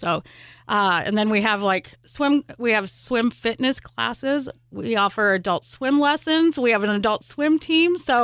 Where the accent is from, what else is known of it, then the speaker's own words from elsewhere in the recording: Ponca, Nebraska, United States; So my background is I grew up in the Siouxland area. I actually grew up in Ponca, which is a little town in northeast Nebraska.